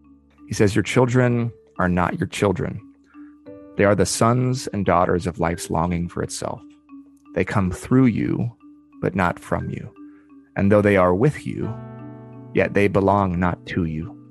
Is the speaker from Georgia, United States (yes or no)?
no; Oregon, United States; Because I grew up in Oregon and you couldn't have been farther away.